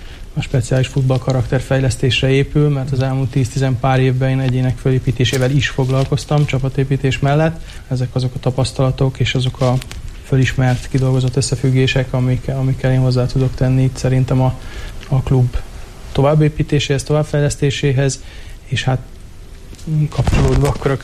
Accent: Vojvodina, Serbia; hát alapvetően délvidéki származású vagyok, tehát Szerbiába jöttem

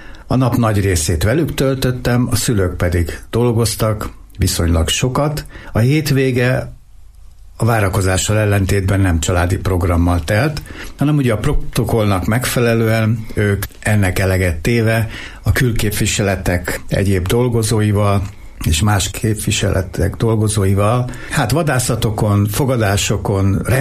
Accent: Beijing, China; also born or lived in Korea; Nem, Pekingben születtem 1954-ben. A szüleim diplomaták voltak, és szerelmesek lettek egymásba, összeházasodtak, és így születtem meg Pekingben.

